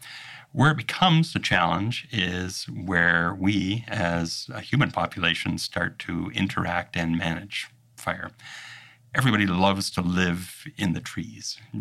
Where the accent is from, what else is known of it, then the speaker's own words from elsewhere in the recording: Canada; So I mentioned earlier that I'm Canadian as well as being American. I have citizenship in both countries. And so I have worked and lived in both locations.